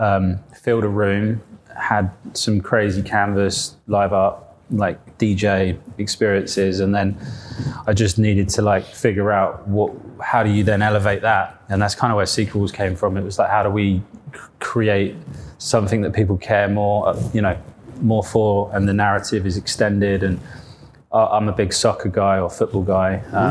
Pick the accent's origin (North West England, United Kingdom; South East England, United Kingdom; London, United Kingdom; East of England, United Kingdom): South East England, United Kingdom; Yeah, no, actually, I'm from the Isle of Wight